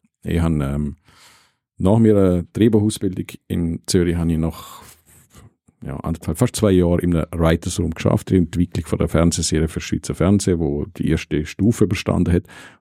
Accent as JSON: {"language": "German", "town": "Rimini", "region": "Emilia-Romagna", "country": "Italy", "tie": "born or raised there", "said": "Aber so habe ich meine Kindheit empfunden in Rimini, in Italien."}